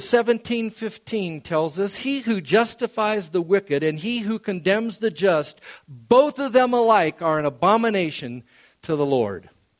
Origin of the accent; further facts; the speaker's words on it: Yellow Springs, Ohio, United States; the little town that I grew up in Yellow Springs, Ohio